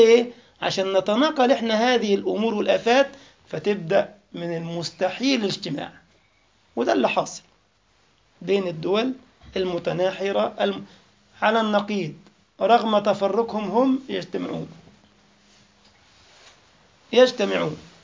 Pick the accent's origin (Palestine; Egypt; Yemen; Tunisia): Egypt; Alexandria, Alexandria Governorate; ويجي يستريح عندنا في اسكندرية ويكرم